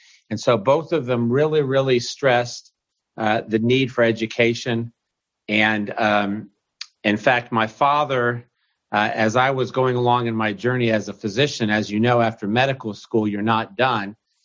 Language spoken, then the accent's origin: English; West Lafayette, Indiana, United States; Well, Purdue was a special place for me because I grew up in West Lafayette, Indiana, which is really a college town.